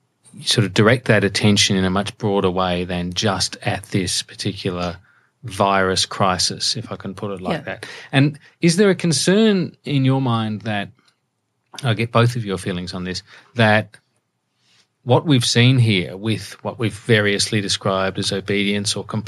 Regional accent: Adelaide, South Australia, Australia; Yeah, I grew up in Adelaide, so you gotta be careful.

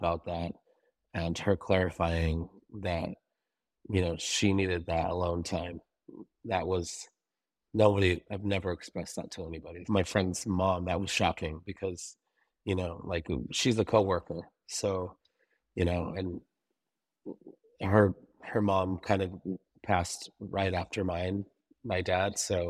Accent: Menifee, California, United States; I'm from Menifee, California.

